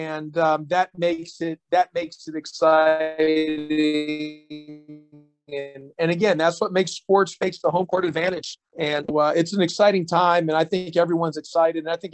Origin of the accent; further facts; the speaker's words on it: Houston, Texas, United States; I grew up in Houston, Texas. I went to all the Houston Astros games